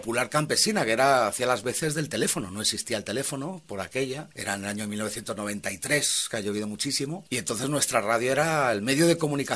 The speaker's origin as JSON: {"language": "Spanish", "town": "Madrid", "region": "Community of Madrid", "country": "Spain", "said": "yo soy de Madrid, pero yo estudio en Salamanca, estudio allí teología y estudio allí periodismo"}